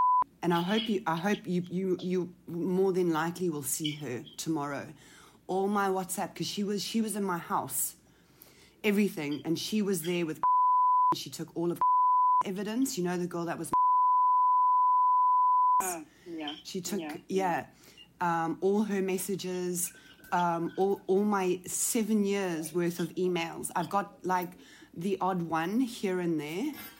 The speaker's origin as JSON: {"language": "English", "country": "South Africa", "said": "I'm Afrikaans. I'm South African."}